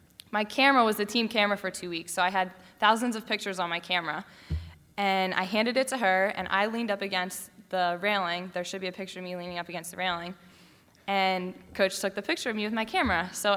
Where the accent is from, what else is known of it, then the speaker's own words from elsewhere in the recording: Beaver Falls, Pennsylvania, United States; here we're from Beaver Falls, Pennsylvania, or the United States